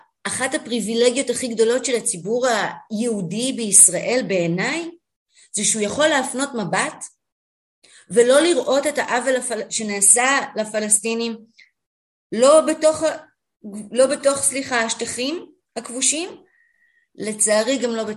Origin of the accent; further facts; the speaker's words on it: Jerusalem, Jerusalem District, Israel; אמנם גדלתי בירושלים, בחברה מאוד מגוונת, ידעתי ערבית כי זה היה חלק מהיום יום שלי